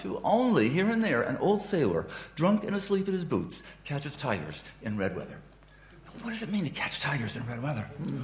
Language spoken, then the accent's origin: English; Tennessee, United States; born there; I was born in East Tennessee, a Protestant family.